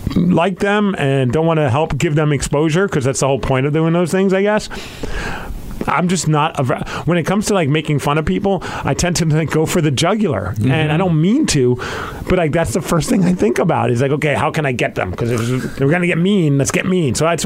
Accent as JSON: {"language": "English", "region": "New York", "country": "United States", "accent": "New York", "said": "It's my New York accent, man."}